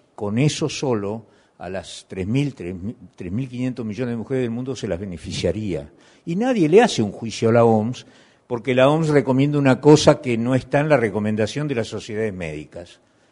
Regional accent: Argentina; yo no soy del país, soy argentino

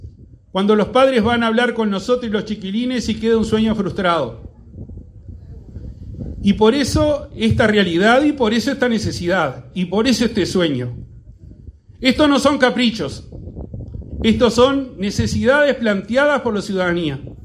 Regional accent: Uruguay; en mi pueblo, en mi región, en nuestro Uruguay.

